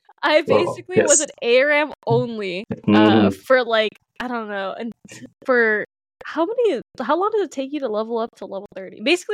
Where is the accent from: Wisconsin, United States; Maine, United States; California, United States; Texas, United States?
California, United States; But I grew up in the Bay Area. So kind of like it's a very like heavy, like, you know, Asian community.